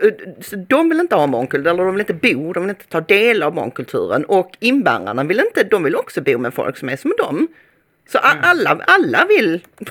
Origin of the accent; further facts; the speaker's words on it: Malmö, Skåne, Sweden; Måtte djävulen ta er för det ni har gjort med mitt Malmö. Jag känner sån sorg för min hemstad